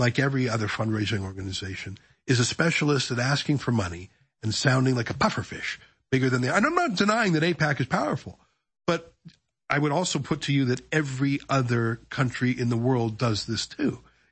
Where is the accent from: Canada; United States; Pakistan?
Canada; Calgary, Alberta; I was a Canadian, so I don't know what I was doing. But I was assigned, because I was from Calgary